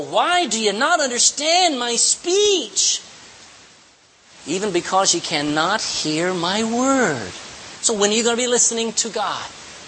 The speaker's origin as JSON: {"language": "English", "region": "Texas", "country": "United States", "said": "I'm a Texan, all right? I'm a big Texan."}